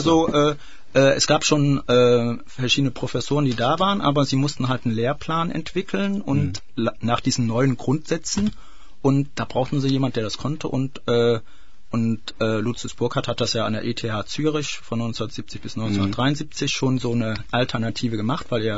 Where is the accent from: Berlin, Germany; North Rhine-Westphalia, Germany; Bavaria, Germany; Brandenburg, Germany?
North Rhine-Westphalia, Germany; Also ich komm ja aus dem Kölner Umraum